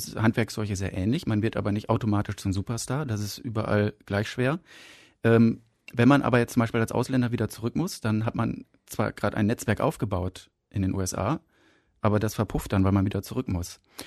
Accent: Münster, North Rhine-Westphalia, Germany; Bin vor einigen Jahren auch wieder zurück in meine Heimatstadt gekehrt, also nach Münster. Weil ich mich hier einfach langfristig wohler fühle.

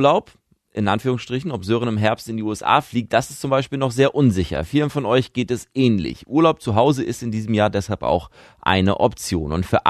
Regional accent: Northern Germany, Germany; Ich als Norddeutscher freue mich natürlich, dass Werder Bremen in der Bundesliga bleibt

